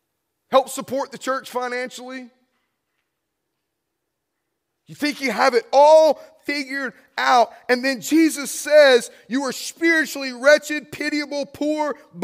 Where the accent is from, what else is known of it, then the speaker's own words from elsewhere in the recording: United States; And this is one of my greatest concerns for us as American Christians.